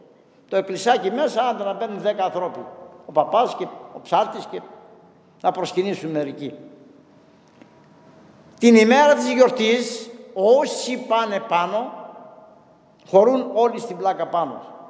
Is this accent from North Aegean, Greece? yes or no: yes; Chios, North Aegean, Greece; Εκεί στο χωριό μου, στη Χίο, στα βόρεια μέρη